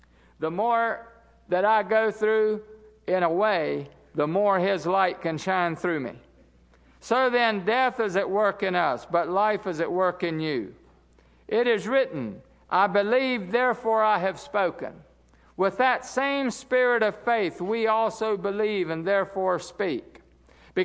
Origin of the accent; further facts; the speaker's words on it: Chesapeake, Virginia, United States; He's not for me because I'm from Chesapeake.